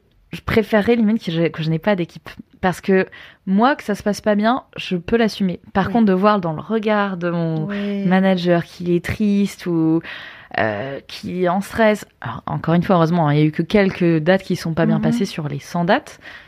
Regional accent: Hauts-de-France, France; Et après, je suis ch'ti, hein, j'aime bien picoler aussi.

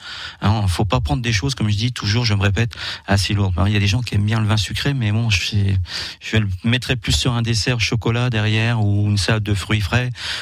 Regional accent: Grand Est, France; le Pinot Noir, c'est un peu un rituel chez nous en Lorraine.

